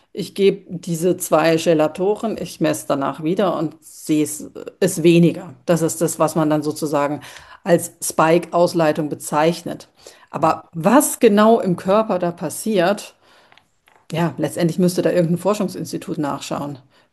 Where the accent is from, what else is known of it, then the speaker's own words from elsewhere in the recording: Bavaria, Germany; also gerade so die Allgäuer sind ja, wo ich herkomme, alle sehr sportlich und gehen auf die Berge und machen.